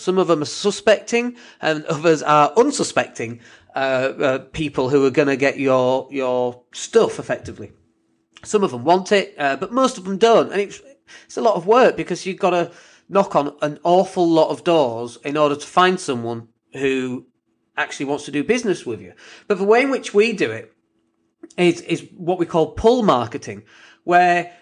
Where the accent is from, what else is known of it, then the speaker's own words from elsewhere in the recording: Leeds, Yorkshire and the Humber, United Kingdom; people who live in Leeds are more likely to know about me because that's my hometown.